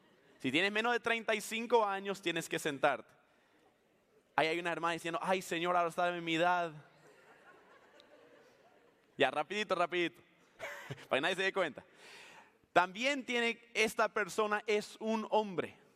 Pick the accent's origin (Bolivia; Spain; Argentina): Bolivia; yo soy boliviano, ¿cómo están? Como me gusta siempre decir, soy cara de gringo, corazón latino